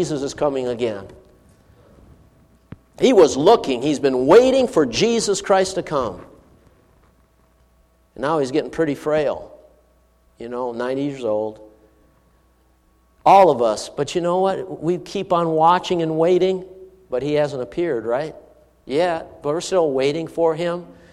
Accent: Duluth, Minnesota, United States; When I grew up in Duluth, Minnesota, I didn't grow up in the mountains of Colorado.

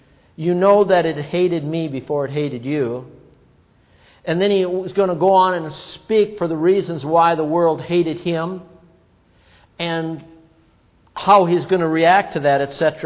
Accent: Duluth, Minnesota, United States; which was in Lake Nebagamon, Wisconsin, was about 30 miles south of my hometown of Duluth, Minnesota

